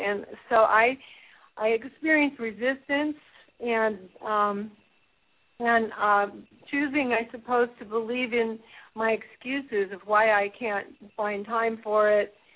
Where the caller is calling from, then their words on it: Ashland, Oregon, United States; from Ashland, Oregon.